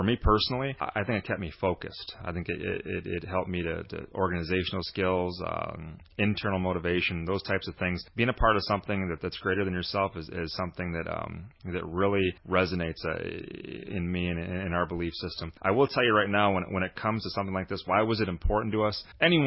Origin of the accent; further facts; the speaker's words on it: Shepherd, United States; I'm lucky enough to bring my three children back to this to my hometown, and I want them to have the same kind of experience that we had while we were here in Shepherd.